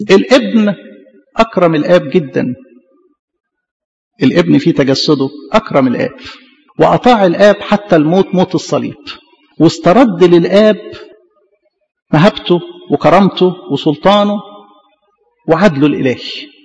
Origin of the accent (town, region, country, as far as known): Egypt